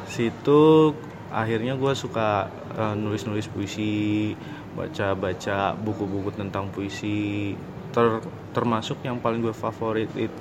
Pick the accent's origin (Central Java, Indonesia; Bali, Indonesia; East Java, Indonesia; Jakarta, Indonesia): Central Java, Indonesia; Brebes; Dari kampung saya aslinya Brebes, Mas.